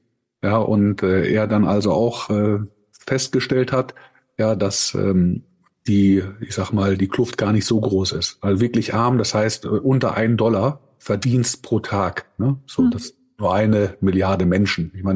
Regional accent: Germany; accent: Copenhagen Danish; Und ich bin zweisprachig aufgewachsen. Ich bin tatsächlich zur dänischen Schule gegangen. Ich habe einen Kopenhagen-Dialekt.

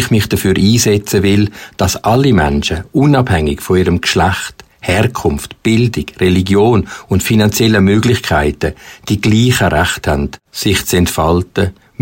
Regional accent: Eastern Switzerland, Switzerland; sondern auch bei uns in der Ostschweiz.

